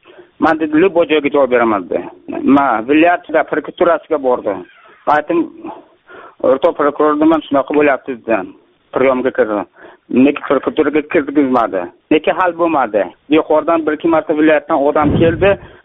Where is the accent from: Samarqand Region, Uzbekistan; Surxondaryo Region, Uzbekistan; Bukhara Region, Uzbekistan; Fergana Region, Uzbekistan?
Surxondaryo Region, Uzbekistan; Men Surxondaryodan.